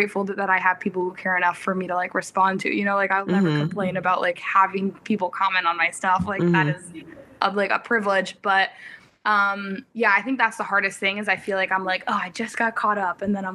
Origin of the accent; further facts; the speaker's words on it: Hopkinton, Massachusetts, United States; I grew up in Hopkinton.